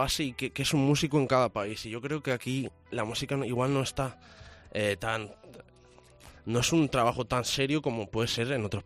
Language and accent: Spanish; Valencian Community, Spain; Sí, soy valenciano.